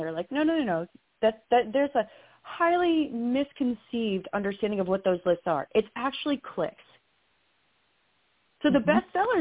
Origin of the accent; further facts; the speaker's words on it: the South, United States; I grew up in the South, so they call it a come to Jesus moment